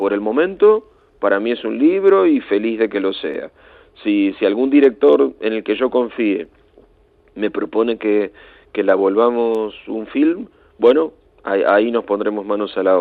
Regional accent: Argentina; En mi país, en Argentina, se llamaban usinas a las plantas generadoras de electricidad

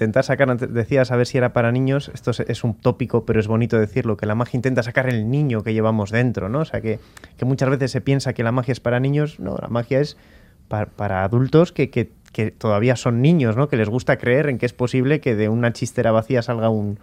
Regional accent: Bilbao, Basque Country, Spain; Porque soy pequeño y bilbaíno

